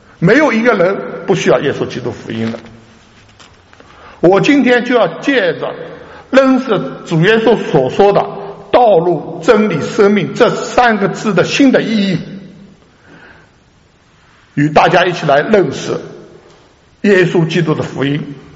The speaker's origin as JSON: {"language": "Chinese", "country": "China", "lives_now": "United States", "said": "从国内来到美国的我们从千里迢迢的中国来到美国"}